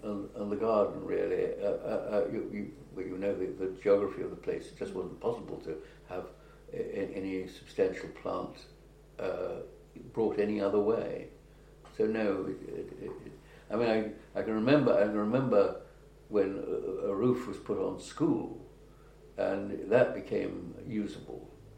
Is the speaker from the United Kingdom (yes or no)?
yes; Cambridge, East of England, United Kingdom; No, I'd been born and brought up in Cambridge.